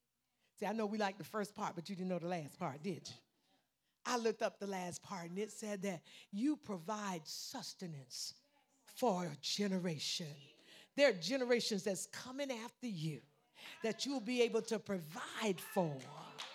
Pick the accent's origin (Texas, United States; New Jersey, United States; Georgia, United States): Georgia, United States; Savannah; me and John were brothers and sisters growing up in West Savannah, in Savannah, Georgia.